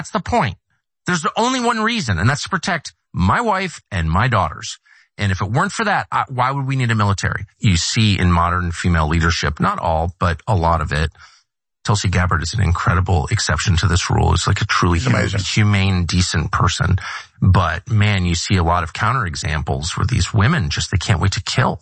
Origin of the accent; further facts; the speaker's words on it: Washington, District of Columbia, United States; The neighborhood I grew up in Georgetown was, you know, the chairman of the Joint Chiefs lived like one house over from me.